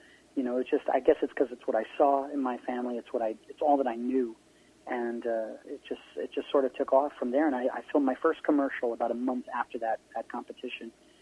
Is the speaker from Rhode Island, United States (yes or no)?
yes; Rhode Island, United States; my folks had the opportunity to go to New York City for a weekend, since we come from Rhode Island.